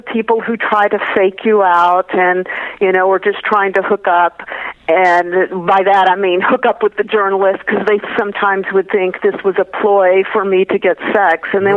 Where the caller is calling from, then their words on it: Austin, Texas, United States; Well, and I'm calling from Austin, Texas, and congratulations on your anniversary.